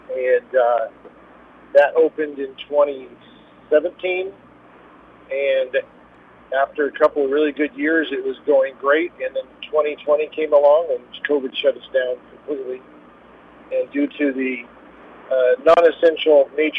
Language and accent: English; Colorado, United States